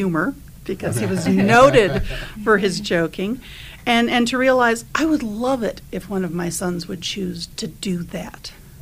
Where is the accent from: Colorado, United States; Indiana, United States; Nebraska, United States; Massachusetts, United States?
Indiana, United States; Gary; my parish priest growing up in Gary, Indiana, was Father Louis Medeichic